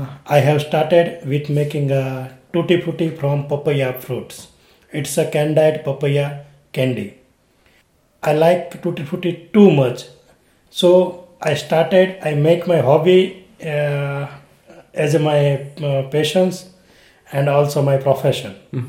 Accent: India; English is a second language; I am from India.

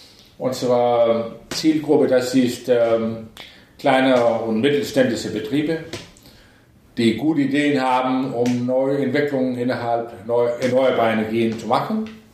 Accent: Denmark; German is a second language; Ich komme aus Dänemark.

